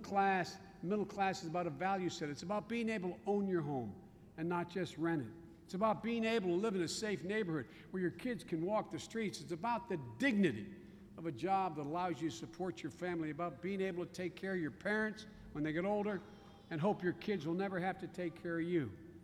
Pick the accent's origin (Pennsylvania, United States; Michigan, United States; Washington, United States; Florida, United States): Pennsylvania, United States; Scranton; the one I grew up here in Scranton, have dreams just as big, just as expansive, and just as accomplishable as any place in the world. As I said, Mr. President, I grew up not many blocks from here where we are today